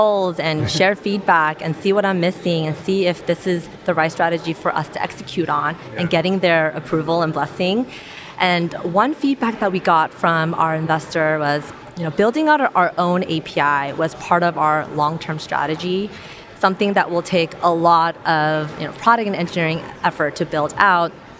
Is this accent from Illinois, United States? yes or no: no; San Francisco Bay Area, California, United States; where, you know, I'm from the Bay Area and some folks are in Europe.